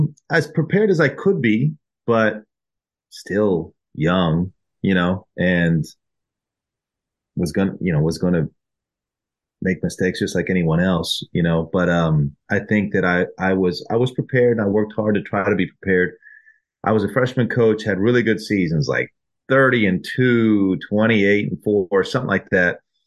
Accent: Dripping Springs, Texas, United States; I left from University of Texas and went back to my hometown, Dripping Springs.

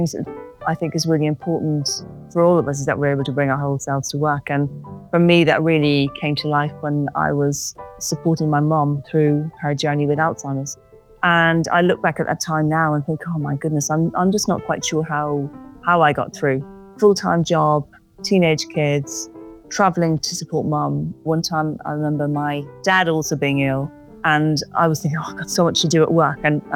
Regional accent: Ireland; I grew up in Ireland at the end of the 1980s.

